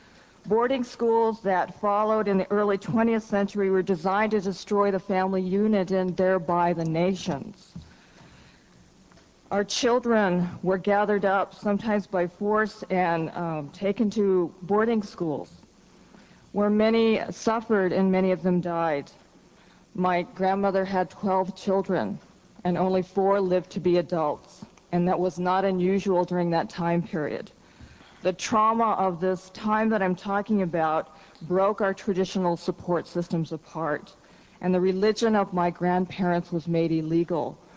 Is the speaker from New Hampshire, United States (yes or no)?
no; Washington, United States; I'm from Washington State. I'm also an alumni of the University of Illinois.